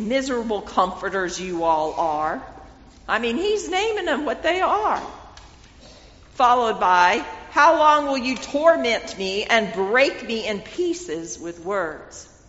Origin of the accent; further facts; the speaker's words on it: Texas, United States; Growing up in West Texas, I knew what a whirlwind is.